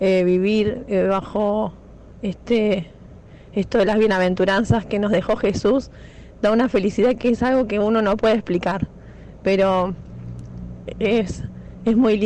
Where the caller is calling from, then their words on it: La Plata, Buenos Aires Province, Argentina; de La Plata.